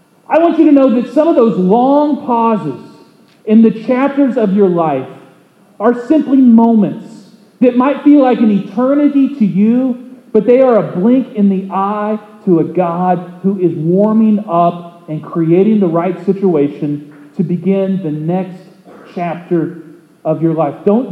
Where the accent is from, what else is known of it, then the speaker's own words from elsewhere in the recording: Keokuk, Iowa, United States; The first job I ever had was at a little plant on the outskirts of my hometown in Keokuk, Iowa.